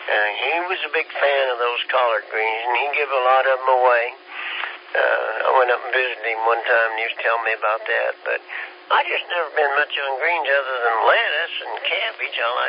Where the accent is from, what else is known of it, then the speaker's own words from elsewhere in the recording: Kansas, United States; I'm from the north. I guess I'm a Yankee from Kansas, but I've been here 12 years.